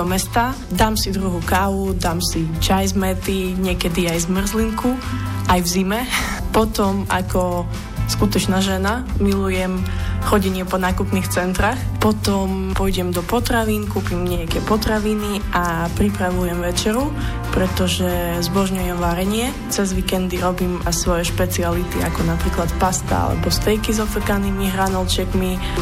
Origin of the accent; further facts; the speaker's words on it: Uzhhorod, Zakarpattia Oblast, Ukraine; now in Slovakia; Pochádzam z Užhorodu, ale na Slovensko som chodila dosť často ako decko, pretože môj detko bol Slovák.